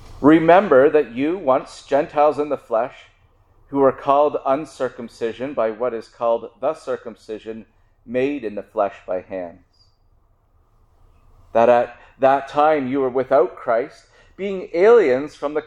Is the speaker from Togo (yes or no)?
no; Canada; I'm proud to be a Canadian. Canadians are not just a type of American. We're a Canadian. We have a different history than the Americans.